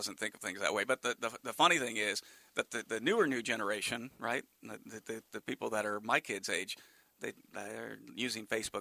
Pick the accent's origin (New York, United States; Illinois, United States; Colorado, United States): Illinois, United States; Morton; moved away as an adult; now in Texas; Yeah, I grew up in Morton.